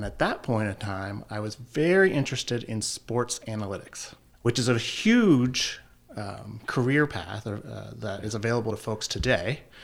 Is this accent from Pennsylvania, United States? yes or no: yes; Erie, Pennsylvania, United States; So I am born and raised in the Erie area and a graduate of Cathedral Prep High School.